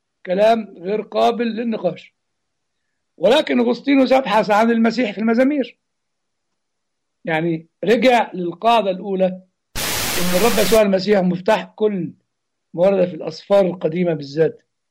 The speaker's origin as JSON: {"language": "Arabic", "region": "Upper Egypt", "country": "Egypt", "said": "زي المواويل اللي بتتقال عندنا في الصعيد"}